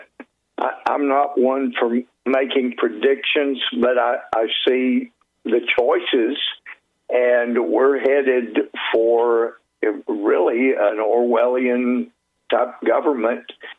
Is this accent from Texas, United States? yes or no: yes; Texas, United States; I grew up in Titus County, immediately north of there.